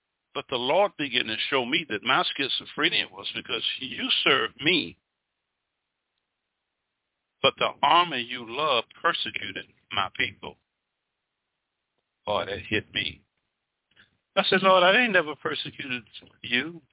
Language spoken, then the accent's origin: English; Mobile, Alabama, United States; I'm from Mobile, Alabama. Always wanted to be in the Navy. The USS Alabama was a big old beautiful battleship in my hometown on Broad Street.